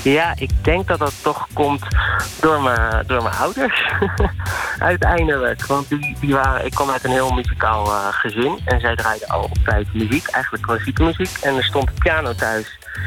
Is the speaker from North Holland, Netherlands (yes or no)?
yes; Alkmaar, North Holland, Netherlands; Ik kom uit Alkmaar. Sinds jongs af aan ben ik dus al bezig met muziek.